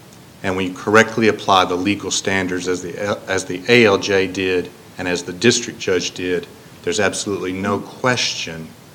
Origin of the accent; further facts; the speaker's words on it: Chattanooga, Tennessee, United States; from Chattanooga